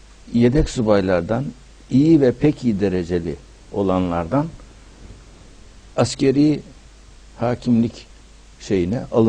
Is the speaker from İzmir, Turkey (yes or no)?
no; Istanbul, Turkey; also born or lived in Silivri; Efendim ben 1941 yılında Silivri'nin Bekirli köyünde doğdum. Babam 1952 yılında bizi İstanbul'a götürdü. Yani göç ettik mi diyelim ona.